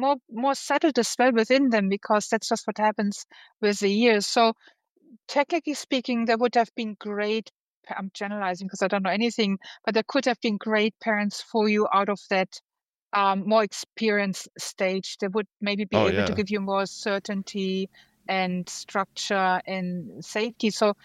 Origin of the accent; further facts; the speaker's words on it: Germany; Yes, I am German, born and bred in Germany. My father was originally from Iran.